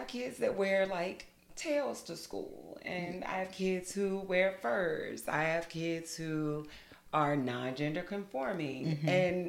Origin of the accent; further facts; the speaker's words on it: Navasota, Texas, United States; because honestly, growing up in Navasota, slim to none.